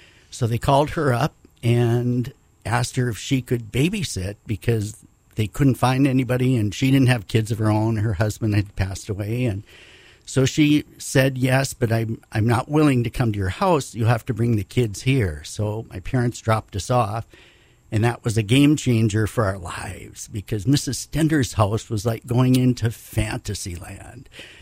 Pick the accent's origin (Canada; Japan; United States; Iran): United States; Bismarck, North Dakota; I like your North Dakota. It sounds kind of like the accent. That's very good. Okay. I grew up on 4th Street, across the street from the state capitol and the governor's mansion.